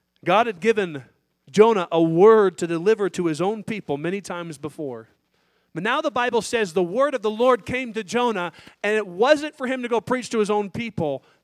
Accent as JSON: {"language": "English", "country": "United States", "said": "Friend, I'm an American. I'm a patriot. I love my country."}